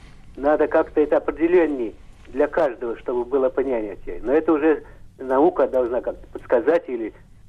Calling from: Moscow, Russia; я хочу добавить из Москвы

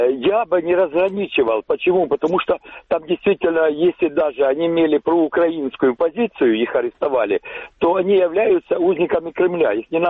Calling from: Kharkiv, Kharkiv Oblast, Ukraine

